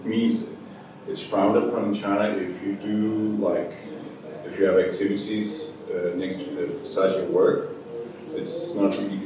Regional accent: Denmark; I'm from Denmark.

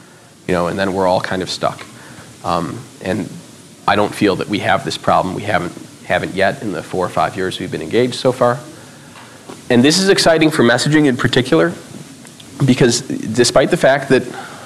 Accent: United States; I'm an American, so I know a lot of Americans aren't necessarily talking about those things right now

